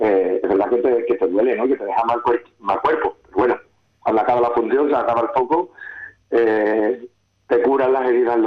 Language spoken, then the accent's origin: Spanish; San Fernando, Andalusia, Spain; esté por fin en mi tierra, en San Fernando, y poder estar con mi gente